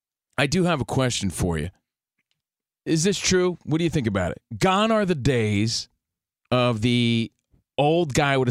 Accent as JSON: {"language": "English", "region": "New Jersey", "country": "United States", "said": "I'm from New Jersey, 27 Little League home runs."}